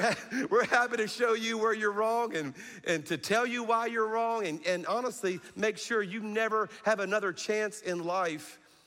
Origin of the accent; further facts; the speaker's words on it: Louisiana, United States; So if you're new to our church, I'm from South Louisiana.